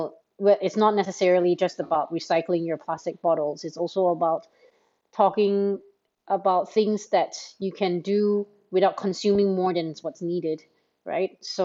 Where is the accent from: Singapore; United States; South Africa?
Singapore; in Singapore, where I'm based, and I am Singaporean as well